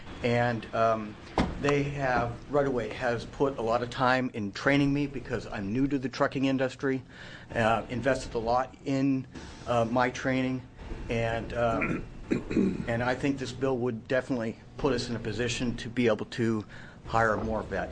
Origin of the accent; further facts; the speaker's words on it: Roseburg, Oregon, United States; So I grew up in Roseburg. I'm an Oregonian. I was really fortunate to end up back here in Oregon.